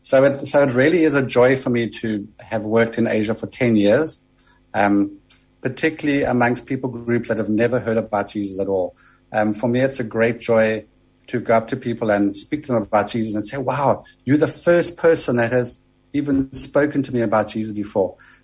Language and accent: English; East London, Eastern Cape, South Africa; now in Jeffreys Bay, South Africa; I'm actually originally from East London, but we've moved to Jeffreys Bay for the last 2 years now.